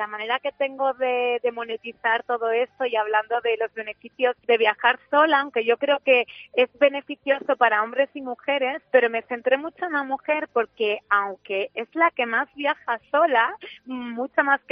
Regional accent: Manzanares, Castilla-La Mancha, Spain; born there; yo soy periodista, nací en Manzanares

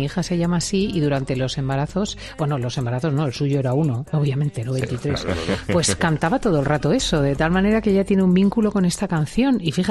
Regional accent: Spain; Yo soy española

